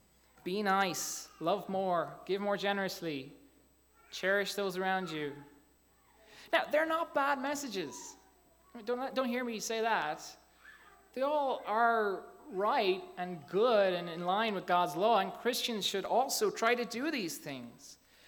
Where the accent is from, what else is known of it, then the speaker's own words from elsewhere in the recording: Ireland; accent: Irish brogue; moved away as an adult; now in United States; When I moved to America, I'm actually not from here, I'm from Ireland. I don't know if you picked that up in my slight brogue. Hard to know if I've lost it, but hopefully you've kept it. Okay. When I came here about 6 years ago, I came to marry my wife.